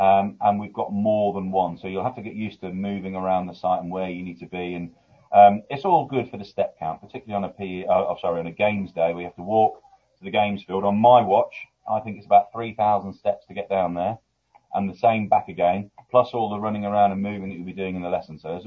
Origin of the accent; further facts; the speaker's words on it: Lincoln, East Midlands, United Kingdom; born there; I support Lincoln City, because I was born in Lincoln, the mighty Imps.